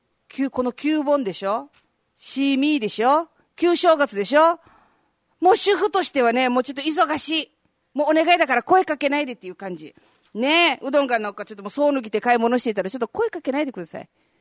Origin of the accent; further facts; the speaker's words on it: Koza, Okinawa, Japan; 私、コザなのでね、出身がね